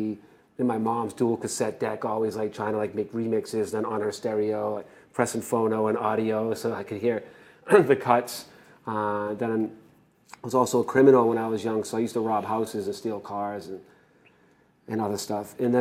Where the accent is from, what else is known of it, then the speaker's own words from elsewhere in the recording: Boston, Massachusetts, United States; No, I'm from Boston.